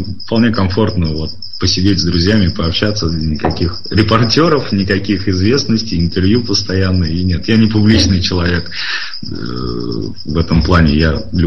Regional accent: Moscow, Russia; Да, я родился в Москве, жил в ней и, надеюсь, вернусь туда и буду жить тоже когда-то там.

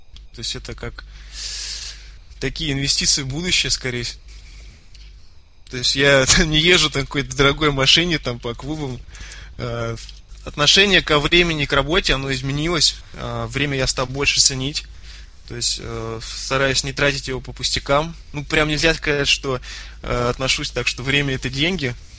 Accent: Saint Petersburg, Russia; Ну, я из Питера.

